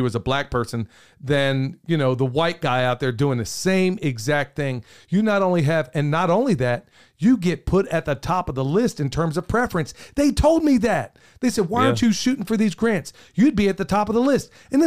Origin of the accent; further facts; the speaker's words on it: United States; I said, no, I'm an American. I'm an American. That's what I said to them, honestly.